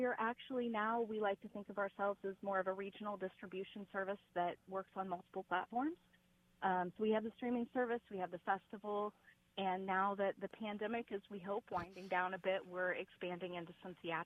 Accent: Muncie, Indiana, United States; I actually grew up in Muncie, Indiana, so I'm a Hoosier native.

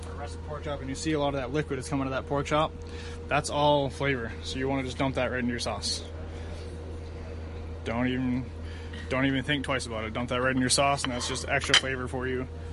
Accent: Norway, Maine, United States; now in Indianapolis, United States; I'm obviously not from Indianapolis. I'm from a small town called Norway in Maine. I grew up in the middle of nowhere

